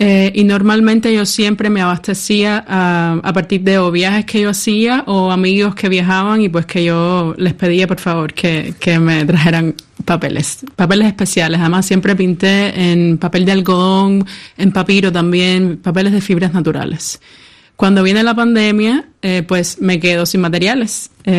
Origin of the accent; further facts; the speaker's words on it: Havana, Cuba; fibras que pudiera conseguir en La Habana, que es de donde soy, donde vivo.